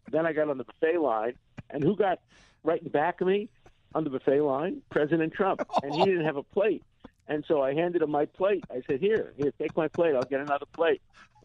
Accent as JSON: {"language": "English", "country": "United States", "said": "And as an American citizen, if a president calls on you and asks for your help"}